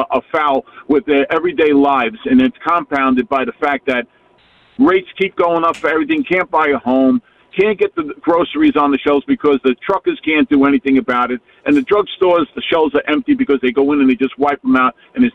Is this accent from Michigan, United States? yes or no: no; Brooklyn, New York, United States; now in Long Island, United States; born and raised in Brooklyn, moved out to Long Island.